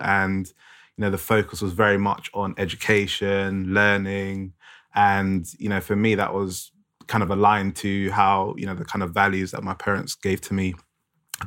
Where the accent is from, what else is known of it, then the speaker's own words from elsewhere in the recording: London, United Kingdom; I grew up in North London, you know, a nice neighbourhood.